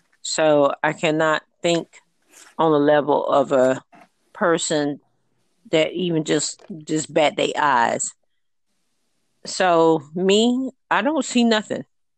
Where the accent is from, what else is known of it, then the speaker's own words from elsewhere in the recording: South Carolina, United States; And I'm from South Carolina, and we're friendly Southern people.